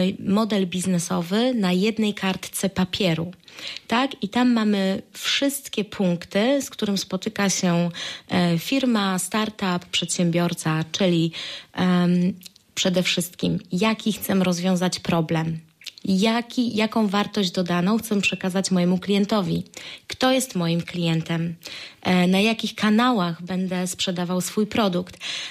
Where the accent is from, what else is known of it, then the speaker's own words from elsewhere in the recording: Zielona Góra, Lubusz Voivodeship, Poland; ja spędziłam 15 lat w ogóle poza Zieloną Górą. Jestem z Zielonej Góry i teraz tutaj wróciłam.